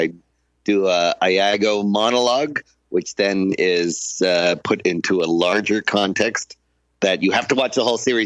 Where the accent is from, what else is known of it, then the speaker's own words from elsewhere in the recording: Canada; now in Australia; As you know, I am also Canadian, so the numerous expats that live in Australia celebrated Canada Day here.